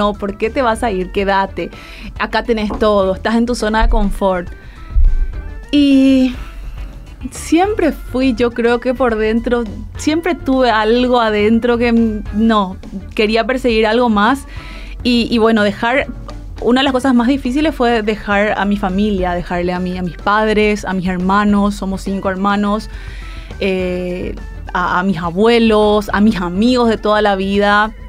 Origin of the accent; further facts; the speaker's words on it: Villarrica, Guairá, Paraguay; yo soy de Villarrica. Soy del interior del país.